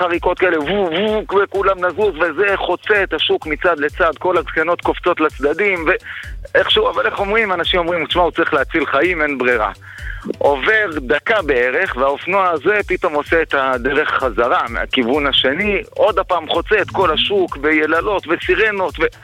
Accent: Jerusalem, Jerusalem District, Israel; הסיפור שלי הוא ממש מדהים, אני מירושלים, והסיפור הוא גם על ירושלים.

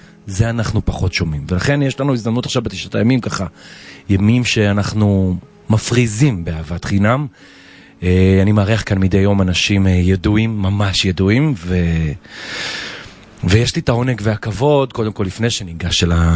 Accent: Bnei Brak, Tel Aviv District, Israel; אני למשל גדלתי בבני ברק, אז אני כאילו, זיכרונות ילדות שלי מבני ברק

